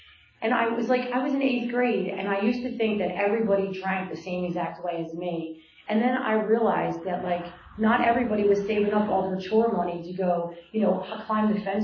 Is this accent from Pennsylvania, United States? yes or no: yes; Philadelphia, Pennsylvania, United States; I'm born and raised in Philly. I'm a middle child.